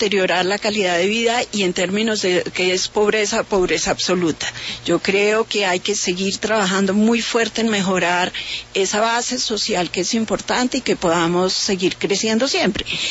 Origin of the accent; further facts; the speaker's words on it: Bogotá, Colombia; yo me considero bogotana porque nunca he dejado de vivir en esta ciudad, nací aquí y yo creo que me voy a morir acá.